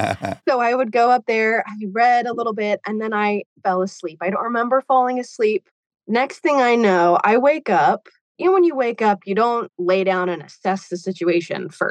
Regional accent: Washington, United States; So I'm from Washington State. I'm like 30 minutes north of Portland.

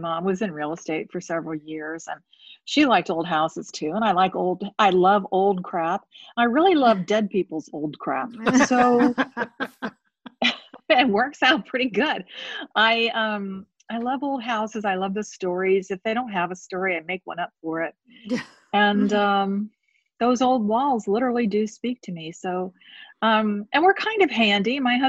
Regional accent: St. Petersburg, Florida, United States; You know, I grew up in St. Pete, Florida, where the book is set.

